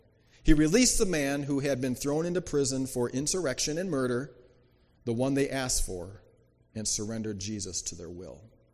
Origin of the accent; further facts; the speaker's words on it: Daisy, North Dakota, United States; I mean, I grew up in Daisy, North Dakota. It's so small.